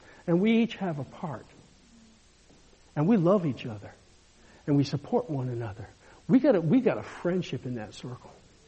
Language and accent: English; Maine, United States; It's kind of neat because we grew up in Maine, and John and I used to spend a lot of time together out in the woods.